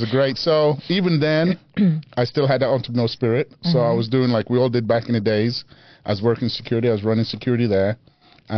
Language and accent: English; Belize; now in Las Vegas, United States; No, I was born in Belize.